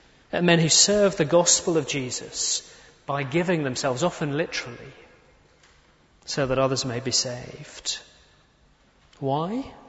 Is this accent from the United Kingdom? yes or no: yes; England, United Kingdom; Seems about as strong as we get as the English.